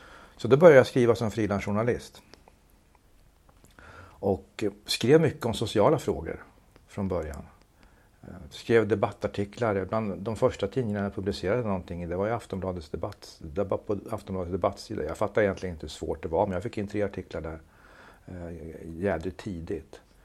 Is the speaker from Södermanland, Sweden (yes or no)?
yes; Nyköping, Södermanland, Sweden; also born or lived in Umeå; jag är ursprungligen från Nyköping. Flyttade upp hit 76. Flyttade till Umeå 80. Och kom tillbaka 97